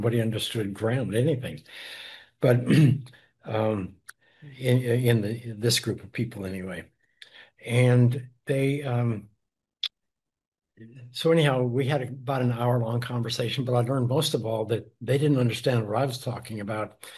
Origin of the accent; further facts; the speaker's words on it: Montana, United States; And I'm a cowboy from Montana. I'm used to doing whatever it takes with baling wire or whatever it takes.